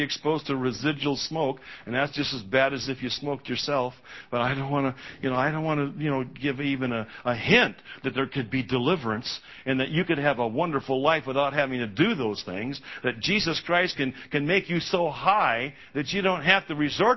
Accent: United States; I am so thankful I'm an American. So thankful that God brought me into being as an American citizen.

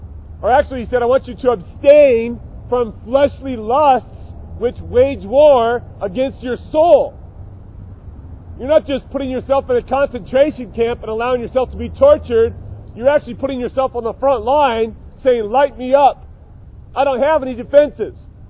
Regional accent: United States; I grew up with it. That's America. I'm an American. I'm a Christian. I believe in God.

